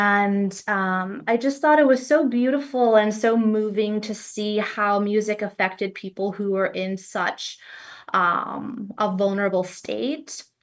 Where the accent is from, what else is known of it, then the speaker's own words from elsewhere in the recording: Chicago, Illinois, United States; So I grew up in Chicago and I started playing piano at the age of 6.